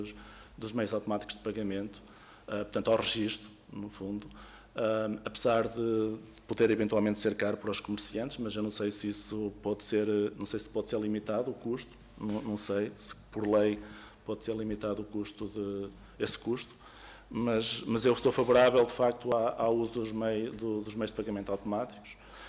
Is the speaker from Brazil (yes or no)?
no; Miranda do Douro, Norte, Portugal; eu por acaso sou de Miranda do Douro, portanto, encostado à Espanha